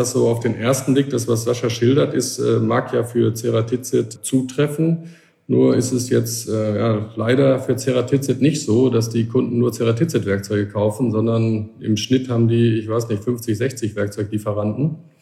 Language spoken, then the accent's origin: German; North Rhine-Westphalia, Germany; Fangen wir vielleicht mal bei Aachen an. Da habe ich studiert, Produktionstechnik. Aufgewachsen bin ich allerdings auf der Grenze Ruhrpott-Münsterland.